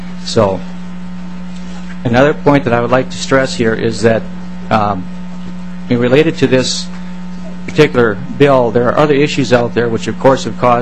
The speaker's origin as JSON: {"language": "English", "town": "Murdock", "region": "Minnesota", "country": "United States", "said": "from Swift County, Murdoch, Minnesota."}